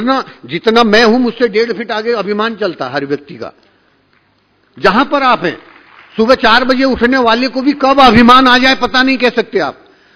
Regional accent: Uttarakhand, India; मैं उत्तराखंड का रहने वाला हूं तो मैं केदारनाथ के पास मेरा, मैंने जमीन लिया है, वहां पर छोटा सा एक मैंने घर बनाया

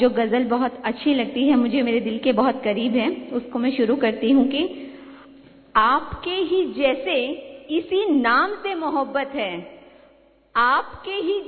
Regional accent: Bapoli, Haryana, India; मैं बापोली जिला पानीपत से आई हूँ।

